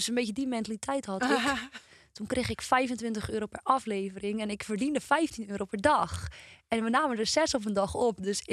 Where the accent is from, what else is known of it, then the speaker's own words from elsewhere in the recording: Purmerend, North Holland, Netherlands; En ik kwam uit Purmerend